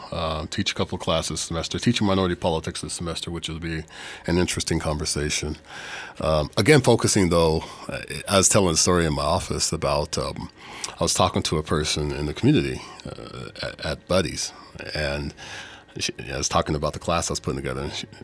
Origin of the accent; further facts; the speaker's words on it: Pocatello, Idaho, United States; I'm from Pocatello. It's